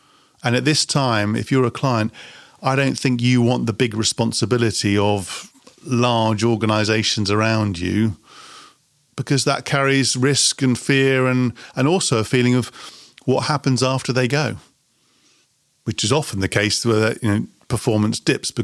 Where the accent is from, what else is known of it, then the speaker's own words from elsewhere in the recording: United Kingdom; as a Brit, my sense of humour is brilliant.